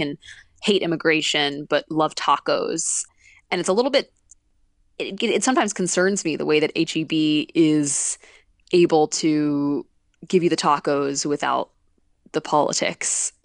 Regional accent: Dallas, Texas, United States; I grew up in Dallas, where infamously there's no HEB, but we had a Central Market

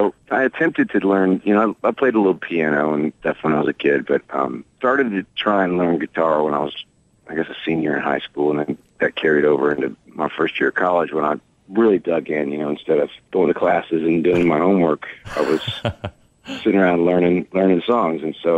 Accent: The Woodlands, Texas, United States; also born or lived in Houston; Well, I grew up in Houston, and we moved out to the Woodlands when I was about 8, back when it was still the woods.

